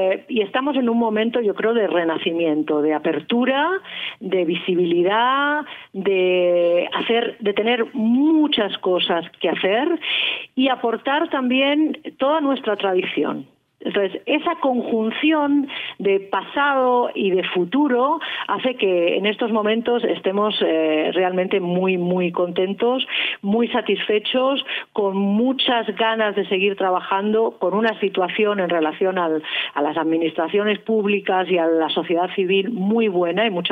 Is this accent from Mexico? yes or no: no; Catalonia, Spain; La mayoría somos españoles, somos gente nacida en España, catalanes.